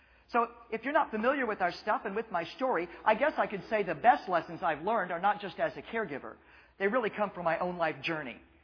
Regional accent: Midwest, United States; I grew up in Midwestern culture where I didn't conform to the expected norm

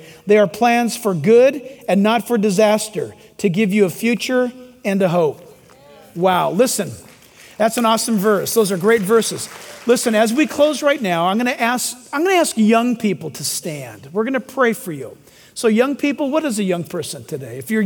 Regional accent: United States; First of all, as an American, Thanksgiving is the one and only official holy day of our country.

